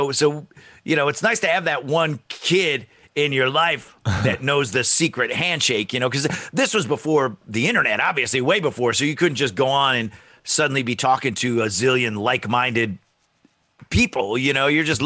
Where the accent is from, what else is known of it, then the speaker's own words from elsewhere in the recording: East Syracuse, New York, United States; And he and I, we grew up in East Syracuse, New York. Not a hotbed of show business, you know, kind of a blue-collar town.